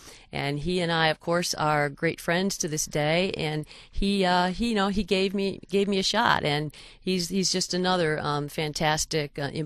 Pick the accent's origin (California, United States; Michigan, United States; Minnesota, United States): Michigan, United States; I was a graduate of the University of Michigan. You know, these are my hometown teams.